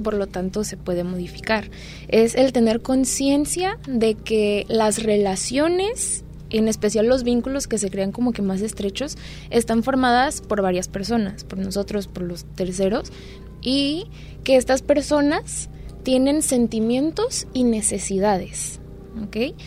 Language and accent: Spanish; El Tuito, Jalisco, Mexico; also born or lived in Puerto Vallarta; Pues yo nací aquí en Vallarta, pero crecí en el Tuito. Soy de allá, soy foránea. Tengo 22 años, casi 23.